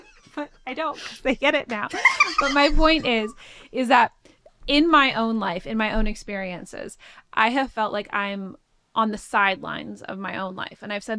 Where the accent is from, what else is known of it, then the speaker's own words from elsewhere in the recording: Los Angeles, California, United States; Even growing up in Los Angeles and the pools of people I grew up with and my dad's career at Warner Brothers